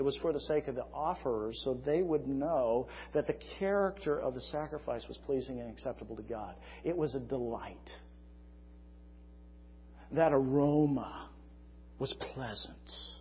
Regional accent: California, United States; You know, I grew up in California, so to me, incense smells good.

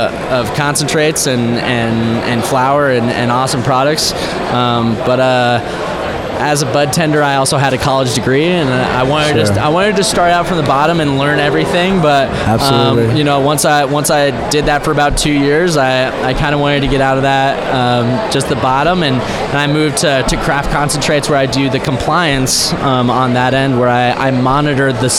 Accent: New Mexico, United States; And even in my home state in New Mexico, it's a felony to have, you know, a certain amount of bud.

